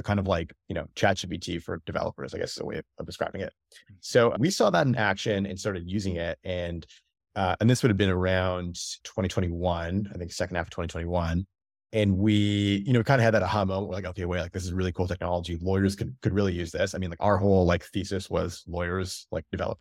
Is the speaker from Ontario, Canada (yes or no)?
yes; Toronto, Ontario, Canada; went to school in Canada, where I grew up in the Toronto area.